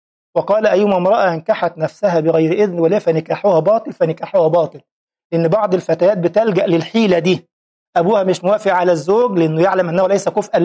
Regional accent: Egypt; يعني ما أقولش أن أنا مصري، لا، مصر انتماء لوطني وبلدي نعم

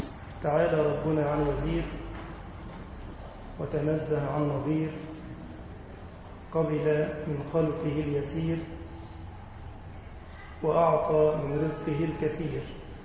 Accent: Egypt; اللهم أمن بلدنا مصر يا رب العالمين

